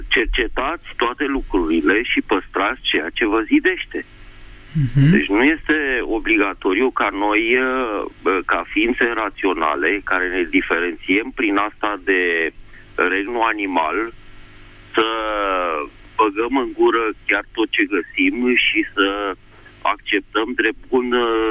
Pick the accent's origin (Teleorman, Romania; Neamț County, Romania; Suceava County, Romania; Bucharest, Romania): Bucharest, Romania; și sunt din București.